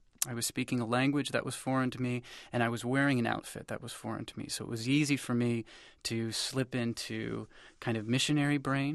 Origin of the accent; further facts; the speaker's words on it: Massachusetts, United States; the Catholicism that was the norm where I grew up in Massachusetts.